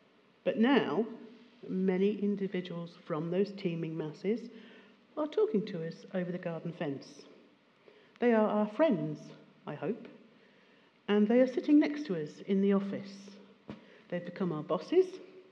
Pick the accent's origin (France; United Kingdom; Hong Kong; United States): United Kingdom; Some of us, not all, I know, were born and bred in Great Britain, or the so-called Christian West.